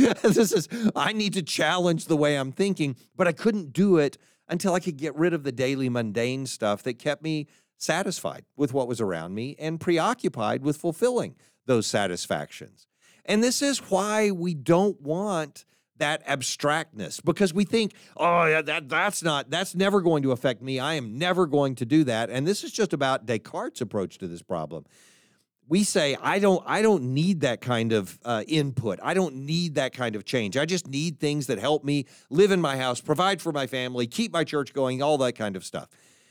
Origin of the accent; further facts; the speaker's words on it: United States; That's because I'm an American. Americans are pragmatists.